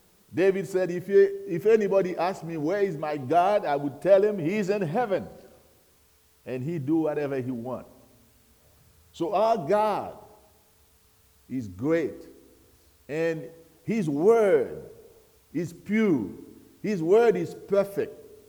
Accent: Haiti; English is a second language; I can't read it like you do because I'm not able to pronounce the word properly, being born and raised in Haiti. I do know that I sound funny when I speak, but that's all I can do.

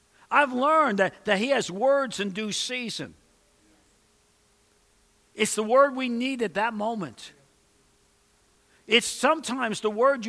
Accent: New York, United States; now in Oklahoma, United States; I'm from New York. Even when I'm not in a hurry, I'm in a hurry, you know? I mean, I live in Oklahoma, but I still have a New York attitude.

